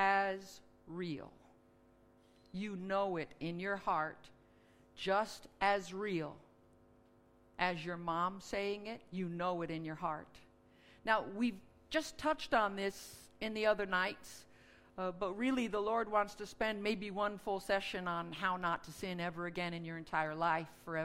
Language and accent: English; United States; She was from Japan. I was from the States.